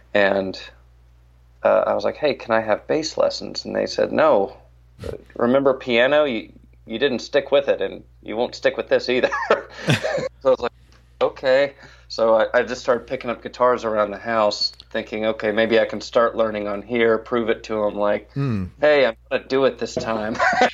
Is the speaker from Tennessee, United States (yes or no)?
yes; Knoxville, Tennessee, United States; I grew up in Knoxville, Tennessee, just a couple hours east of Nashville.